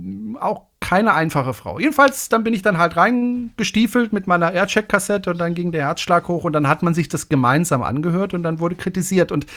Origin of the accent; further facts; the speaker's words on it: Freiburg, Baden-Württemberg, Germany; meine Eltern haben immer darauf geachtet, dass ich Hochdeutsch spreche. Ich komme ja aus dem Badischen, aus Freiburg, und da spricht man ja eigentlich Badisch.